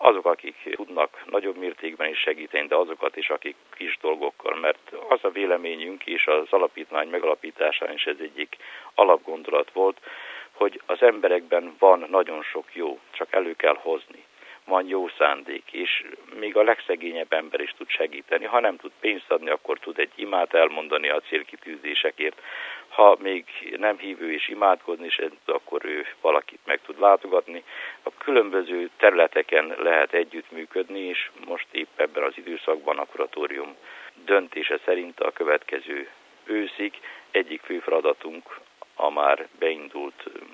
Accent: Hungary; éppen mi magyarok vagyunk, ennyire buta nép, mi, akik Verbőci után ugye azt mondjuk, hogy milyen nagy jogászok vagyunk

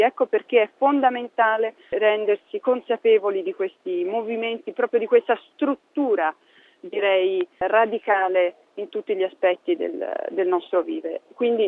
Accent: Florence, Tuscany, Italy; come fiorentini, ci siamo

